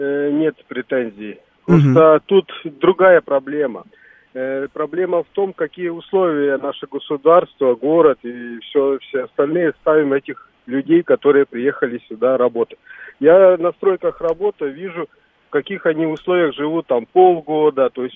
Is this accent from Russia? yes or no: no; Ukraine; accent: Ukrainian; я всю жизнь привык, что ко мне относятся как к приезжему, и из-за моего украинского акцента.